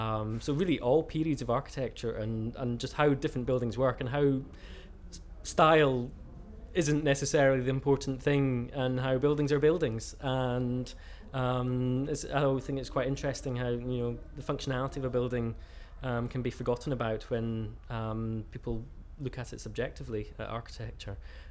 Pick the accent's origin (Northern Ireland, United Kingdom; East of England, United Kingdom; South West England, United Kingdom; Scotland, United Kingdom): Scotland, United Kingdom; Edinburgh; I was born in Edinburgh. I've lived almost all my life in Edinburgh, apart from just small, when I was very young, my mother sold her house, bought a car, bought a tent, and we went travelling around Scotland. I was about three, I think, at the time